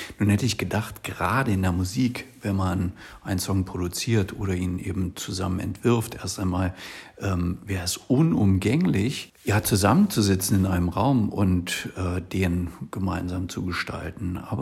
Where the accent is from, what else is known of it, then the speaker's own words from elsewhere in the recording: Berlin, Germany; now in Leipzig, Germany; seitdem ich in Leipzig lebe. Denn selbst bin ich im Westen, also in Berlin-West, aufgewachsen und war 18, als die Mauer fiel.